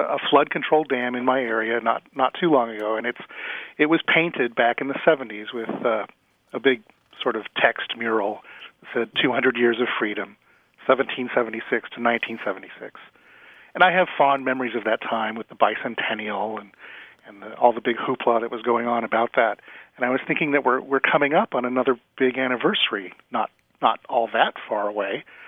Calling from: Redondo Beach, California, United States; I'm calling from Redondo Beach, California.

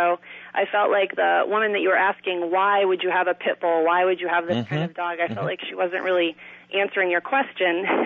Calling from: Boston, Massachusetts, United States; I'm calling from Boston, too, from Jamaica Plain.

